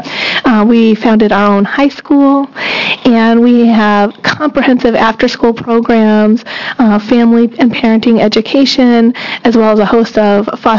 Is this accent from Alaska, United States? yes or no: yes; Alaska, United States; which we have about 3,000 enrolled members that live in the state of Oregon, even though we are originally from Southeast Alaska.